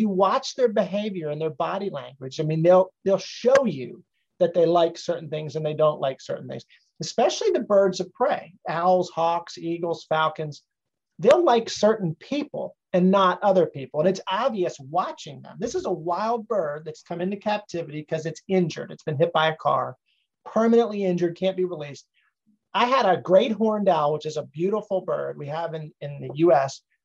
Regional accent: Northeast, United States; You know, growing up in the Northeast, it was different than it is in the South.

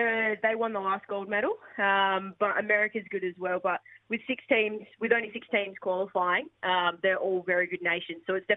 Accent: Perth, Western Australia, Australia; I'm from Perth, obviously, and I played at my local club, which was Fremantle Rebels.

